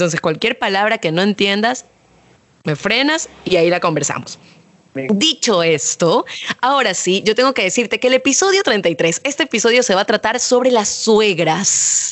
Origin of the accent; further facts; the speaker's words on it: Ecuador; me dicen, ¿de dónde eres? Y yo digo de Ecuador. Para empezar, como no ubican mucho nuestro acento, normalmente creen que somos venezolanos.